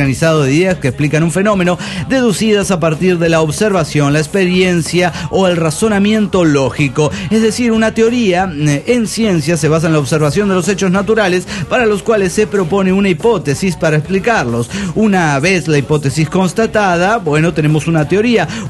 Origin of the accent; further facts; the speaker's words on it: Oaxaca, Mexico; now in Monterrey, Mexico; de Oaxaca, residente en Monterrey.